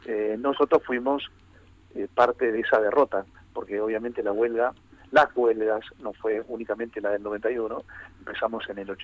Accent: Argentina; somos los argentinos

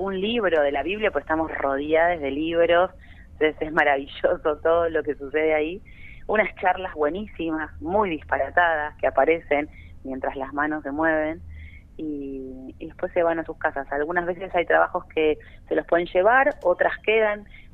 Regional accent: Córdoba, Argentina; Yo vengo de Córdoba, de Tras la Sierra

